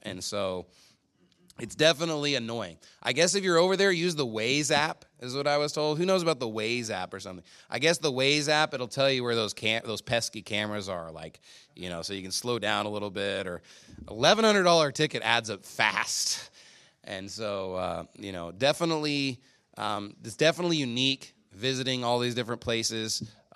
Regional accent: Texas, United States; You know, me as a Texan, I want to just put my foot on the pedal and just go.

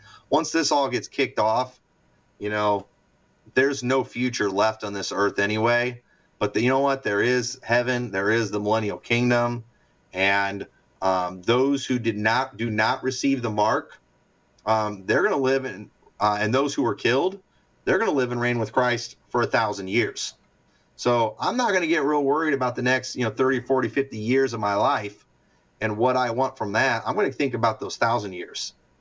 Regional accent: United States; But as an American, I would prefer to see our own country rise up against the government and overthrow those leaders.

